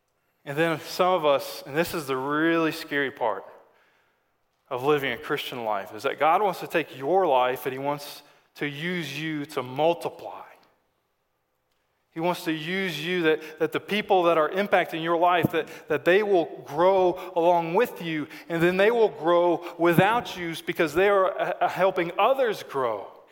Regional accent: Arkansas, United States; I'm from Arkansas, and being equipped and learning something

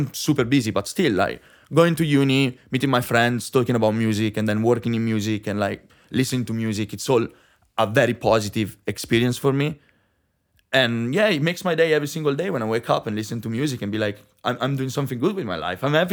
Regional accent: Italy; English is a second language; now in London, United Kingdom; And I come from Italy, so it's quite gorgeous, my country

